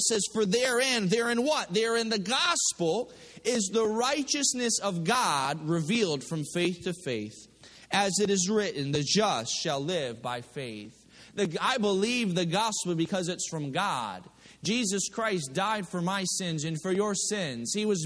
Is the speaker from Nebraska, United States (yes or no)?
no; Connecticut, United States; also born or lived in Midwest; I grew up in Connecticut, and we spent some time in the Midwest, so we're kind of steak people.